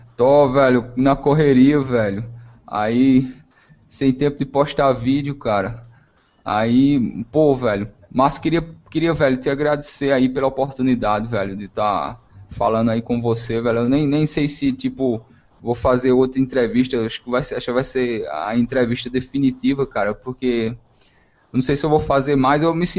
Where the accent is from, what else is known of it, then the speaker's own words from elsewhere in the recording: Paraíba, Brazil; Mas eu sou Paraíba mesmo, tá ligado?